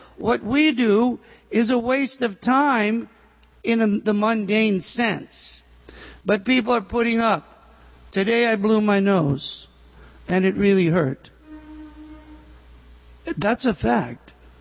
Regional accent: Midwest, United States; when I grew up in the Midwest

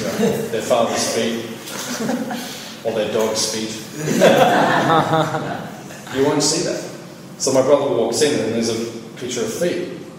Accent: Melbourne, Victoria, Australia; I was born here in Melbourne, grew up out in the northern suburbs. I was just a normal kid, like everyone else in Melbourne

